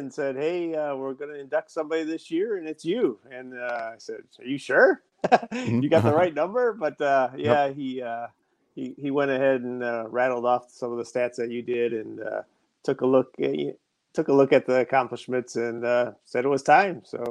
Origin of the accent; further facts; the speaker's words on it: Waupun, Wisconsin, United States; I grew up in Wisconsin, like you mentioned. So I grew up on a dairy farm, actually. So Waupun, Wisconsin is like halfway between Milwaukee and Green Bay near Fond du Lac area.